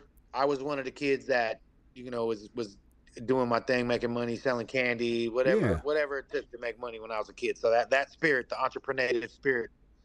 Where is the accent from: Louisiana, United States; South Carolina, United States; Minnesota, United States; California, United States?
California, United States; I'm out here from California.